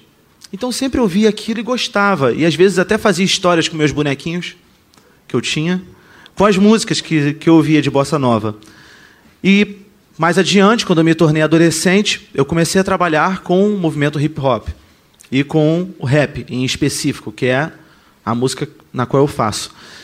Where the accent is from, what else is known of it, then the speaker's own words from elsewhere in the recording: Rio de Janeiro, Brazil; com alguns músicos da cidade de onde eu venho, que é o Rio de Janeiro